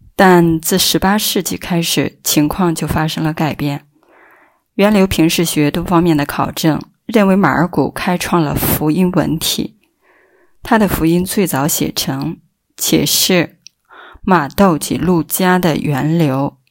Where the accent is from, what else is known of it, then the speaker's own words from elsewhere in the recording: Hebei, China; 我是河北的